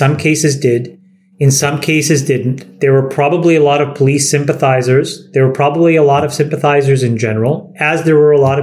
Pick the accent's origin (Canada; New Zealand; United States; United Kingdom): Canada; So just to give you some Canadian history, as a Canadian citizen, what I can tell you is that we've invoked this Emergency Powers Act three times in the past.